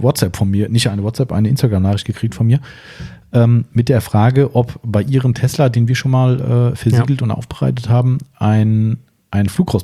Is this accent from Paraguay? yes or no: no; Waldems, Hesse, Germany; wir kommen aus Waldems, 1100 Einwohner aus meinem Heimatort.